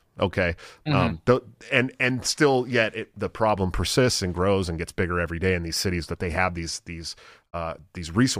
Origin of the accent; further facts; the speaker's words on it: California, United States; And I'm from there. I'm from that area. You know, I grew up 30 minutes outside of San Francisco.